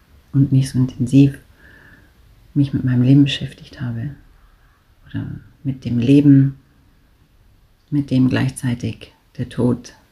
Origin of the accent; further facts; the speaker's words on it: Hamburg, Germany; moved away as an adult; now in Switzerland; bin 60 Jahre alt und komme ursprünglich aus Hamburg und lebe seit über 33 Jahren in der Schweiz, in den Bergen, und es ist ja meine Heimat geworden